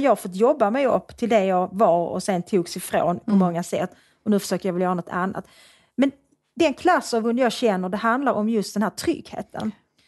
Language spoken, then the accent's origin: Swedish; Svedala, Skåne, Sweden; also born or lived in Malmö; Jag är uppväxt en bit utanför Malmö i ett samhälle som heter Svedala. Där jag bodde några år innan jag flyttade tillbaka till Malmö.